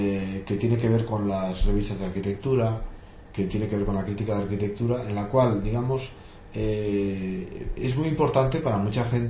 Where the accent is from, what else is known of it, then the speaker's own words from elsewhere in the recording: San Sebastián, Basque Country, Spain; A mí San Sebastián no soy profeta en mi tierra